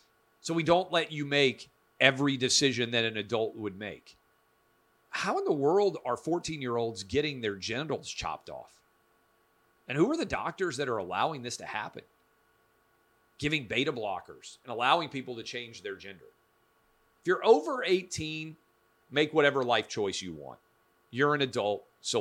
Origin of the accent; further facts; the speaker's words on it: Nashville, Tennessee, United States; Finally, you guys know, born and raised in Nashville, public school K through 12.